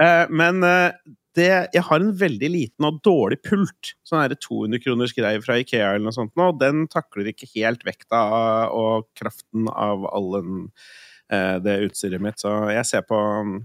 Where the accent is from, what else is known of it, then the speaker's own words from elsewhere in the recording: Østfold, Norway; now in Oslo, Norway; Akkurat sånn det var på Fløkstad i går, faktisk. Hjemme i Østfold